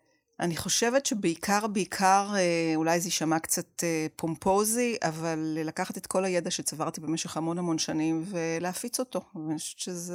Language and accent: Hebrew; Safed, Northern District, Israel; למרות ש-40 שנה אני כבר לא גרה שם, אבל אני עדיין, כששואלים אותי מאיפה אני אומרת שאני מצפת.